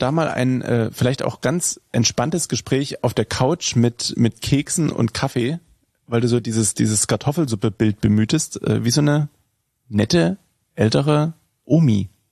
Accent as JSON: {"language": "German", "region": "Saxony", "country": "Germany", "said": "Ich komme auch aus dem Sachsenland, da gab es Vespa nicht."}